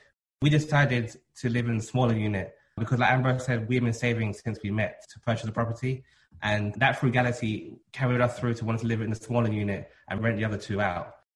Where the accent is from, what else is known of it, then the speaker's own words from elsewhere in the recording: London, United Kingdom; I was born and raised in London